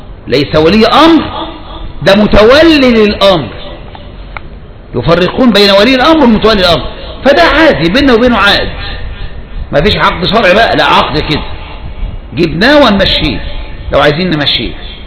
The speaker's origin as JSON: {"language": "Arabic", "country": "Egypt", "said": "زي ما يقوم واحد عندنا في مصر مثلا يقوم ياخد محافظة كفر الشيخ"}